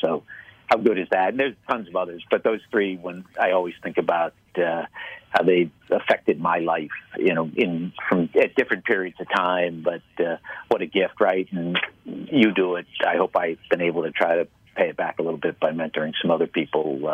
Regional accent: Boston, Massachusetts, United States; But I grew up in Boston.

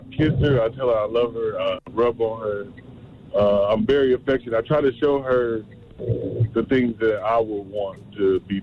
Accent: Iowa, United States; from Iowa.

